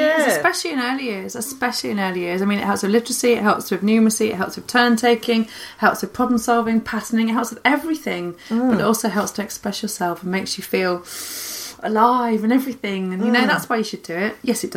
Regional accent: Leicester, East Midlands, United Kingdom; I'm from Leicester.

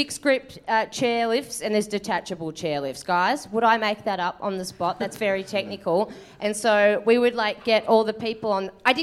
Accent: Manchester, North West England, United Kingdom; I'm from Manchester.

